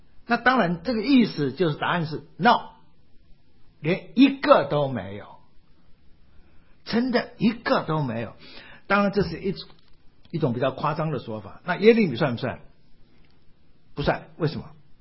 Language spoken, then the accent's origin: Chinese; China; 很多民族包括我们中国人，我们本来就不认识神